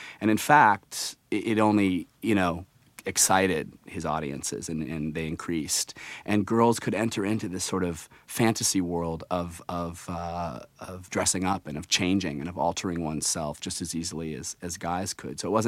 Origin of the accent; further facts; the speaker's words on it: United States; It's a really English thing that I think as an American I was doubly curious about sort of trying to understand.